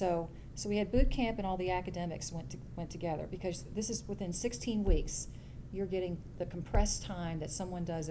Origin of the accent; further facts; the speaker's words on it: Florida, United States; also born or lived in Louisville, Kentucky / Lexington, Kentucky; I was born in Louisville, Kentucky. Spent my first 4 years living in Lexington, and then we moved to Florida for 8 years. My father managed thoroughbred racetracks. So we spent the majority of the time in Florida